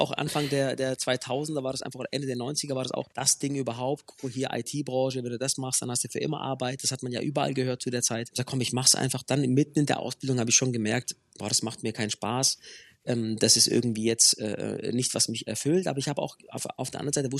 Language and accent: German; Hechingen, Baden-Württemberg, Germany; Ich bin aus Hechingen, das ist eine 20.000 Einwohnerstadt.